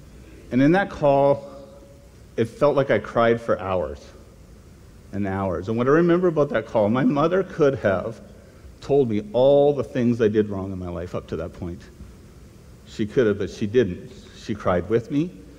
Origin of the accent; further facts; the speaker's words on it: Vancouver, British Columbia, Canada; I grew up in Vancouver, so I'm what we call a winter wimp. I'm not very good with the, even after 25, well, almost 30 years in Saskatchewan now, I still can't do it. And I'm 56